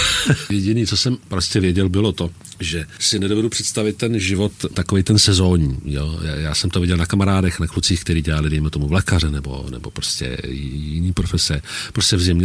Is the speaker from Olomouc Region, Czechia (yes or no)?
no; Pec pod Sněžkou, Hradec Králové Region, Czechia; já pocházím z Pece pod Sněžkou. Krkonoš.